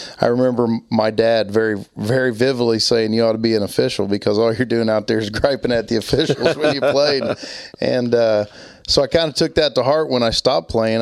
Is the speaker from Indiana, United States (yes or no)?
yes; Indiana, United States; Obviously, growing up in Indiana, you're kind of a part of the game.